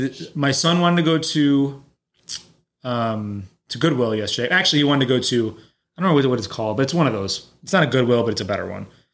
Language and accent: English; California, United States; born there; also born or lived in Cleveland, Ohio; because I was born in California. I feel like I'm half California, half Cleveland.